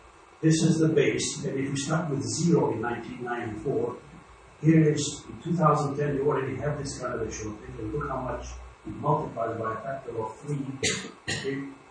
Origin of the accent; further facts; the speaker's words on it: Jerusalem, Palestine; And I'm actually a Palestinian. I was raised in Jerusalem, of course, 11 years, and it was Palestine. So I usually, if I don't make my Israeli friends angry, I say I'm a Palestinian. And I speak the language